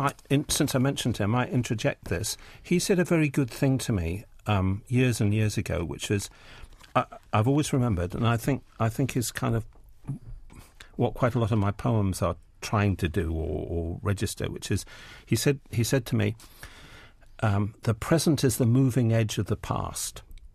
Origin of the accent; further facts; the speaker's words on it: London, United Kingdom; born there; also born or lived in Malaysia / England / Hong Kong; So when I was born, I was born in London, but then we moved to Malaysia, then we moved to England, then we moved to Hong Kong.